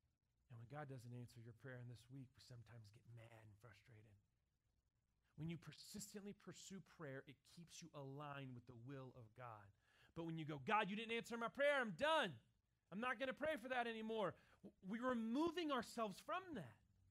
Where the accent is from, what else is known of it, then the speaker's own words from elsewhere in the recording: the South, United States; I'm from the South, right? We say the blessing, right, before we eat.